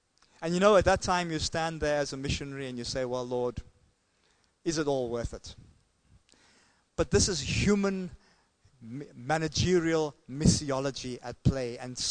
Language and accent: English; South Africa; I come from South Africa